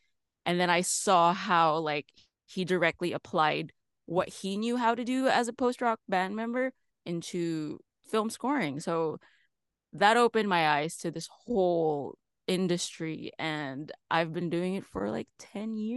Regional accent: Philippines; moved away as an adult; now in United States; so I'm from the Philippines originally. So I started there. I started as a freelancing composer in the Philippines.

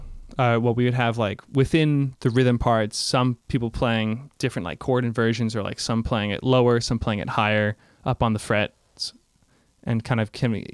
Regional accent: California, United States; four streets down from Hollywood.

